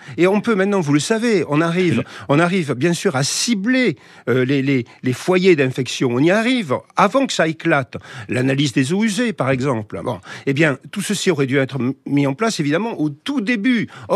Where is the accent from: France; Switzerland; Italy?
France; Toulouse, Occitanie; born there; Je suis né à Toulouse, ma femme est née à Toulouse, mes enfants sont nés à Toulouse. Je suis originaire donc de la Haute-Garonne, du Tarn, de l'Ariège et de l'Aveyron.